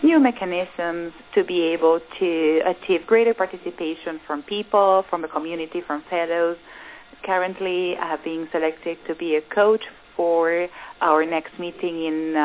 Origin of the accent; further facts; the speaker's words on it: Santiago, Santiago Metropolitan Region, Chile; I'm from Santiago de Chile, so I am very happy to be here, having finished my postgraduate courses in Edinburgh. I'm a lawyer by profession. I am from Chile.